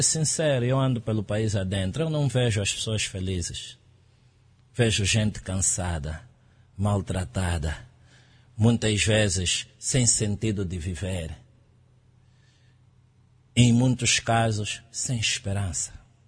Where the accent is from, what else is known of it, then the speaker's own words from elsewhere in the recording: Luanda, Angola; eu nasci no Rangel, cresci nas fronteiras entre o Rangel e o Kazenga, que são bairros que no passado já tinham também uma tradição de envolvimento cívico muito forte.